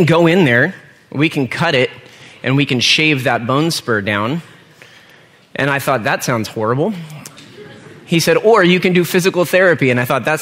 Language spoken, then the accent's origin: English; Stockton, California, United States; I was reminded of the Stockton Record, which is the newspaper in my hometown.